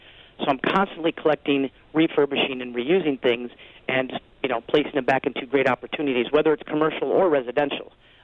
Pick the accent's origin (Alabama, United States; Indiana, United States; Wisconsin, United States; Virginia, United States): Wisconsin, United States; Viroqua; born there; I was born in Viroqua.